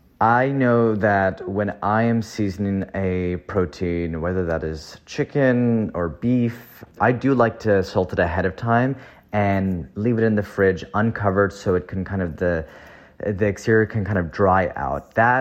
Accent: California, United States; I was just in the Bay Area, my hometown.

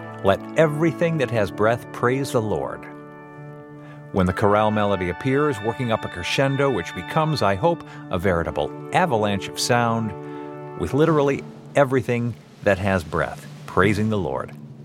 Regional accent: Wahoo, Nebraska, United States; which I heard as a young boy growing up in Wahoo, Nebraska.

